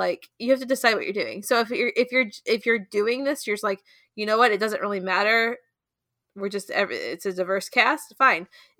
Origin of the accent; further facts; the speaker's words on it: United States; and like because we're American, there's like a hearkening to like slavery